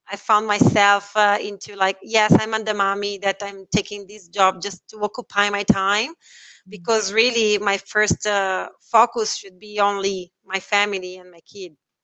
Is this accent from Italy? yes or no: yes; Italy; English is a second language; So, for example, I come from Italy, where we have this very traditional idea of family